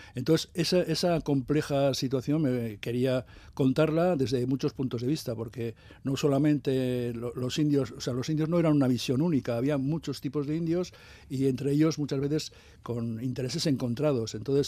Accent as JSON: {"language": "Spanish", "town": "Hernani", "region": "Basque Country", "country": "Spain", "said": "y yo soy de Hernani"}